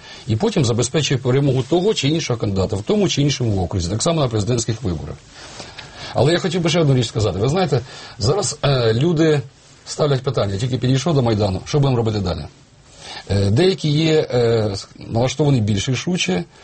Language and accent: Ukrainian; Vatutine, Cherkasy Oblast, Ukraine; навіть з мого рідного міста Ватутіне Черкаської області